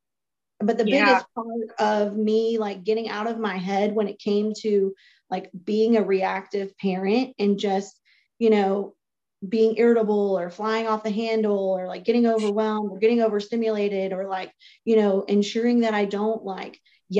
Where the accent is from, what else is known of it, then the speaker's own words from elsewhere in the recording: Louisiana, United States; moved away as an adult; now in Texas, United States; I grew up in South Louisiana. I lived there for the first 25 years of my life. And then I moved to Texas